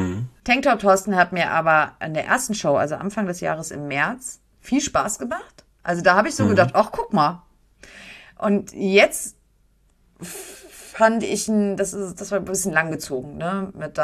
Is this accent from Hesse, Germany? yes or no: yes; Frankfurt, Hesse, Germany; Wir kommen aus Frankfurt, Entschuldigung.